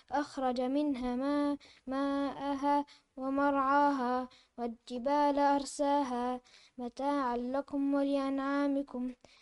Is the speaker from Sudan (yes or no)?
no; Syria